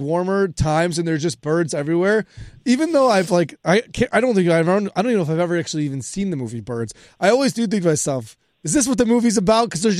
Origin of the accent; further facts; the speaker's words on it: Chicago, Illinois, United States; moved away; We both are born and raised in Chicago. And every single time we travel back to Chicago, I say home.